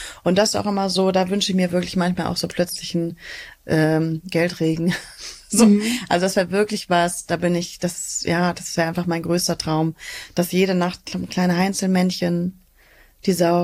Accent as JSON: {"language": "German", "region": "Hamburg", "country": "Germany", "said": "ich bin heute hier in Berlin, ich komme ja aus Hamburg"}